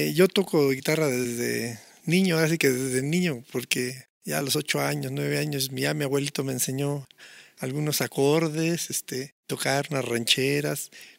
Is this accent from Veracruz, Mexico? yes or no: no; Tlalnepantla, State of Mexico, Mexico; yo nací aquí en la colonia del Valle y me crié allá por Vallejo, por la calzada Vallejo, en la colonia Prado Vallejo que pertenece al municipio de Tlalnepantla.